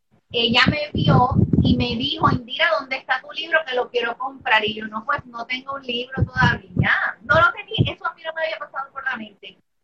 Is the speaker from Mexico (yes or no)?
no; Puerto Rico; yo soy una organizadora de Puerto Rico para el mundo